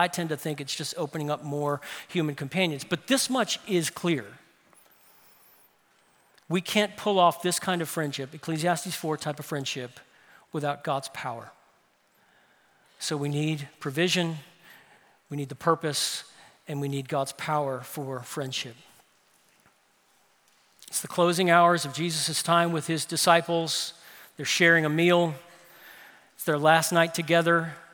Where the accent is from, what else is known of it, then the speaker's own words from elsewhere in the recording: New Orleans, Louisiana, United States; You could jump from house to house in the neighborhood I grew up in New Orleans.